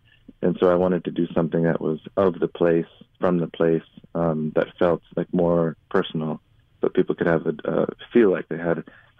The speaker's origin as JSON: {"language": "English", "region": "Dar es Salaam", "country": "Tanzania", "tie": "born or raised there", "said": "because I grew up in East Africa, I grew up in Dar es Salaam"}